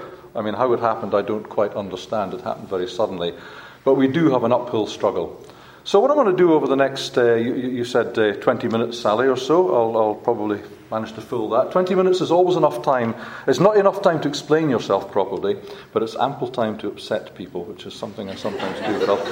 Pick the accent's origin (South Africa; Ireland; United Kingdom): United Kingdom; Scotland; because I'm a Scotsman.